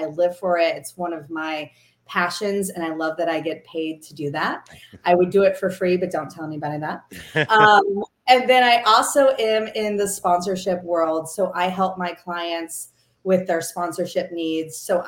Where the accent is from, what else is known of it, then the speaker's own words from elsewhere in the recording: St. Charles, Missouri, United States; moved away as an adult; now in Cary, United States; I'm from the St. Louis area. I grew up in St. Charles, Missouri, and then I'm in North Carolina since college. So I'm here from Cary, North Carolina.